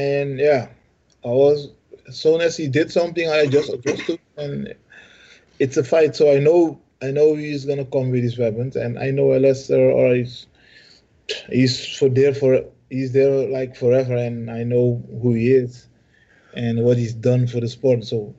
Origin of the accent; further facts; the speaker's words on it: Suriname; Suriname is close to Brazil, close to Guyana, it's in the Caribbean.